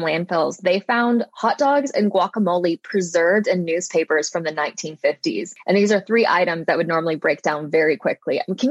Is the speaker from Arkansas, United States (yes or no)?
yes; Little Rock, Arkansas, United States; So I'm from Arkansas.